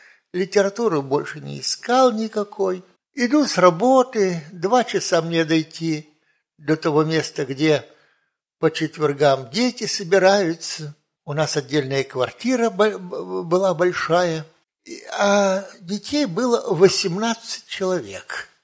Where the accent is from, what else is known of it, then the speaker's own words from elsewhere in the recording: Saint Petersburg, Russia; Я вырос в Ленинграде